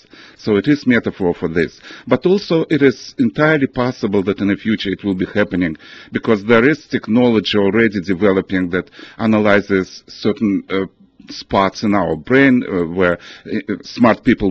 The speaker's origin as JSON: {"language": "English", "country": "Russia", "moved": "yes", "lives_now": "United States", "said": "I came from Russia in 1980, and I know that sometimes I feel even that I came from the future to United States."}